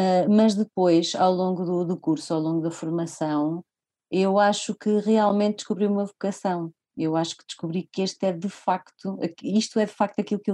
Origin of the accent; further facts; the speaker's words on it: Figueira da Foz, Coimbra, Portugal; e depois passei a minha infância na Figueira da Foz, é verdade.